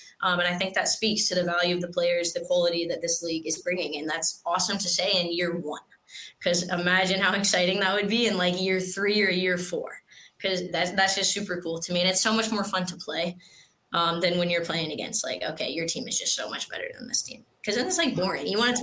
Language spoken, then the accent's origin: English; Land O'Lakes, Florida, United States; also born or lived in Jacksonville; So I'm actually from Land O'Lakes. We moved here in, I want to say 2012. My dad retired. He was at MacDill Air Force Base. We moved over from like Jacksonville, Florida. So I'm really a Florida kid.